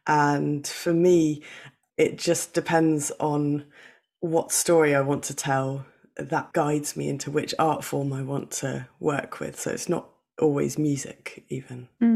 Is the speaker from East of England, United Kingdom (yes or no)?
yes; East of England, United Kingdom; I was born on the Suffolk coast. So I grew up benefiting from the legacy that Imogen Holst and Benjamin Britten and … left behind.